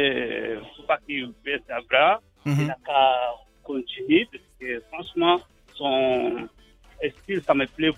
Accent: Côte d’Ivoire; Moi, je suis ivoirien

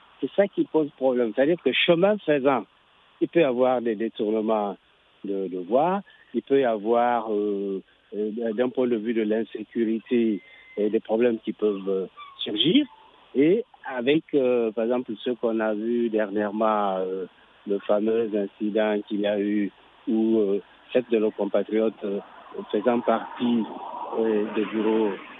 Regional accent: Zinder, Niger; moi je suis de Zender

